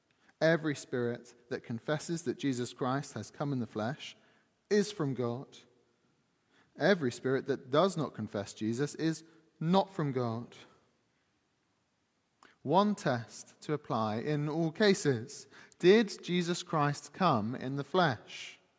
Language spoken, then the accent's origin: English; Slough, South East England, United Kingdom; I come from Slough, so I'm not winning that competition.